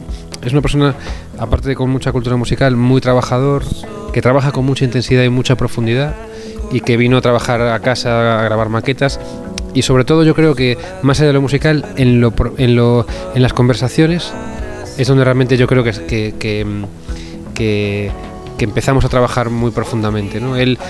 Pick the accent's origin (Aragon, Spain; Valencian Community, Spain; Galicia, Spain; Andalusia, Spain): Galicia, Spain; A Coruña; born there; moved away as an adult; now in Madrid, Spain; entre Coruña, mi ciudad natal, y Madrid, que es la ciudad donde he vivido desde los 20 años y donde vivo ahora otra vez.